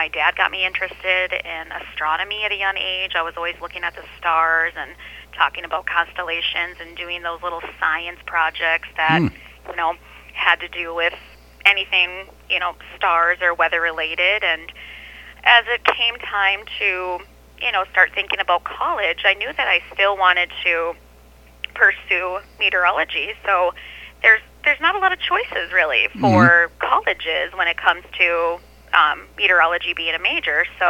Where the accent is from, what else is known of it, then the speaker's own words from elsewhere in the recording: Woodbury, Minnesota, United States; I am born and raised a Minnesotan. I grew up in the East Metro near the Woodbury area. I grew up there and still have family in the East Metro, so I'm a Minnesota gal at heart here.